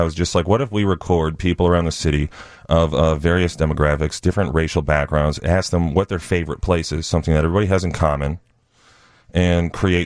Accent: Oak Park, Illinois, United States; I'm originally from Oak Park.

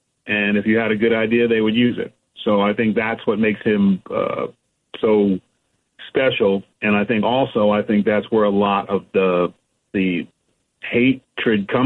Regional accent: California, United States; And I grew up in California, so I was like, you filled up all of them?

